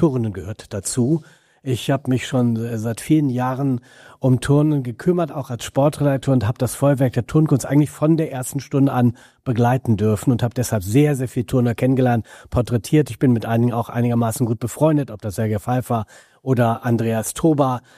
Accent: Göttingen, Lower Saxony, Germany; also born or lived in Hanover; Nein, ich bin Göttinger. Sohn eines Pastors, der in Göttingen seine erste Pfarrstelle hatte und bin relativ viel umgezogen, schon 4-mal in meinen ersten 20 Jahren und bin dann immer weiter nach Hannover

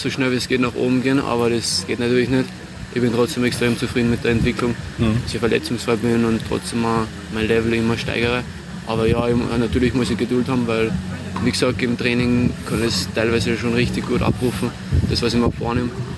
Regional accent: Salzburg, Austria; in Salzburg, in meiner Heimat

